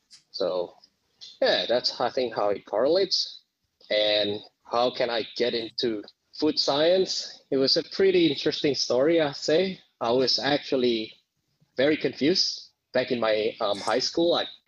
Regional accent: Indonesia; moved away as an adult; now in Australia; I'm originally came from Indonesia. Came here to Australia for studying

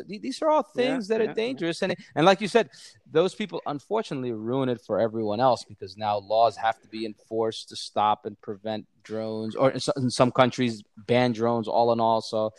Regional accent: New Jersey, United States; now in Dubai, United Arab Emirates; so I'm actually from New

